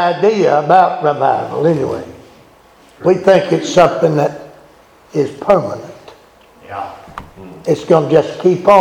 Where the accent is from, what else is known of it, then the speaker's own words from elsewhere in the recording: Mississippi, United States; And I'm from Mississippi.